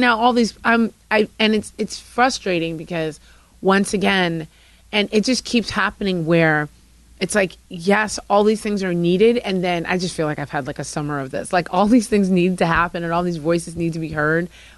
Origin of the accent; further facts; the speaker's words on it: New Jersey, United States; I grew up in Jersey too. I can attest to that.